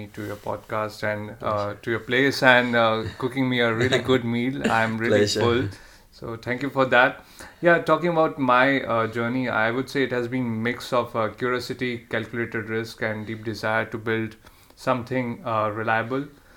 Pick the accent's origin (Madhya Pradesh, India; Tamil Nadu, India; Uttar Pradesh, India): Madhya Pradesh, India; Indore; And that happened in my hometown in Indore.